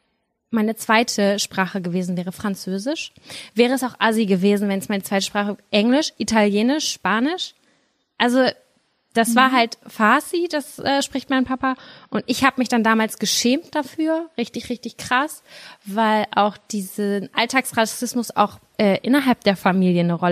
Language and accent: German; Germany; born there; Wir sind ja alle in Deutschland geboren.